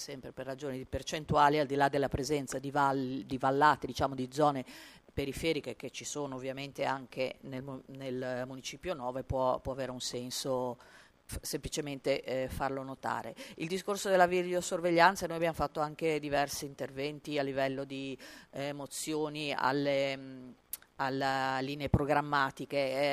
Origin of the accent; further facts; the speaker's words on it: Genoa, Liguria, Italy; ma c'è anche il tema che siamo genovesi e davvero non si butta via niente